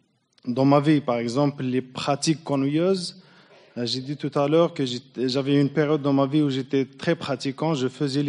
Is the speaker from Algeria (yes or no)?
yes; Algeria; Je suis algérien. J'ai 33 ans. Je suis marié. J'ai deux enfants. Je suis un converti de l'islam.